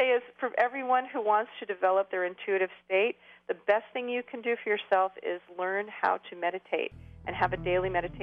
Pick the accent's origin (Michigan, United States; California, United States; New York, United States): California, United States; I mean, I grew up in California where there's everything under the sun here.